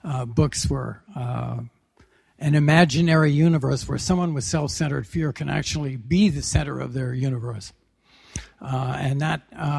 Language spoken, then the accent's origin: English; Western Canada, Canada; I'm originally from Western Canada. I came from a town that was founded to stamp out the whiskey trade in that part of the world.